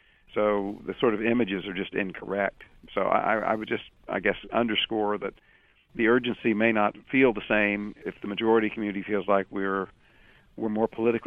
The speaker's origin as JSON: {"language": "English", "town": "Tulsa", "region": "Oklahoma", "country": "United States", "tie": "born or raised there", "said": "I mean, I grew up in Tulsa, and I was born and raised there."}